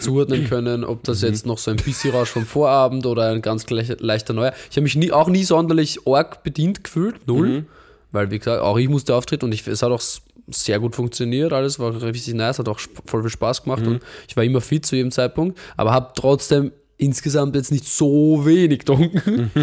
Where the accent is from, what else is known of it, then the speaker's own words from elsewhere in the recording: Austria; wir sind auch in Österreich aufgewachsen.